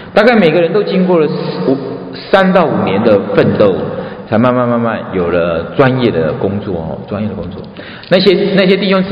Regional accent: Taiwan; moved away as an adult; now in Canada; 我是从台湾来的，我以前是牙医

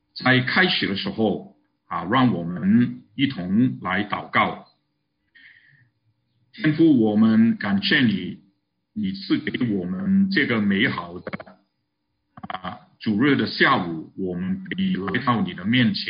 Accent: Guangdong, China; 这个可能是我们广东人的术语啊

